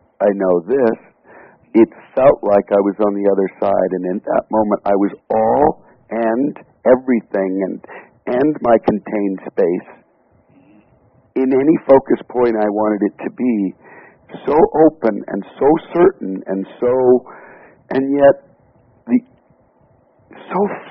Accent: Canada; I'm Canadian

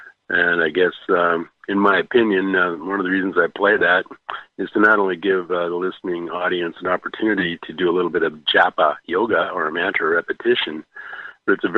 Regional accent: Omaha, Nebraska, United States; And even thinking about my hometown, which got it with H ohm in the middle, home. My hometown is Om Aha.

